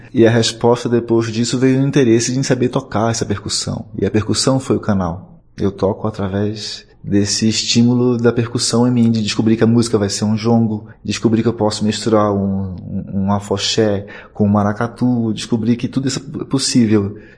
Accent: Amazon, Brazil; now in São Paulo, Brazil; E eu vim da Amazônia

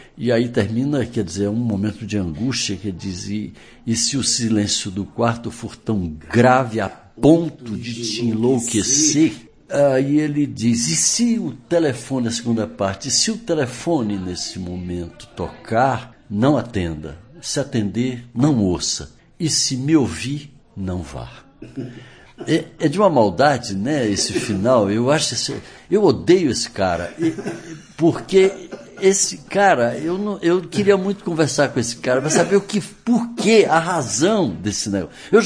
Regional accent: Teresina, Piauí, Brazil; Eu cresci com Torquato em Teresina

